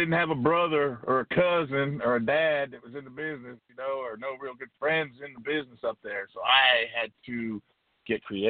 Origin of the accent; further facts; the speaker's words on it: Miami, Florida, United States; Like, I grew up in Miami, Florida, so we always watched championship wrestling from Florida